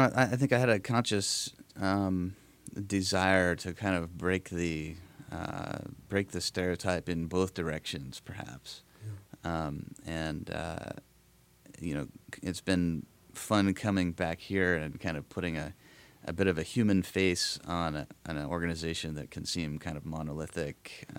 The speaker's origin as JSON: {"language": "English", "town": "Davis", "region": "California", "country": "United States", "tie": "born or raised there", "said": "In a sense, I carry a little bit of Davis around with me everywhere I go in the Navy."}